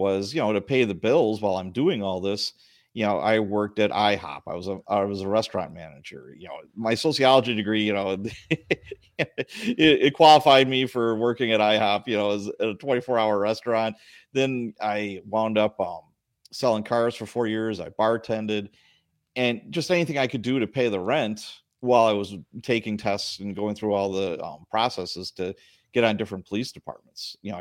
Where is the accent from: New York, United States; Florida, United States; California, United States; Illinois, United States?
Illinois, United States; Chicago; I grew up in Chicago as a kid. I was born in Chicago.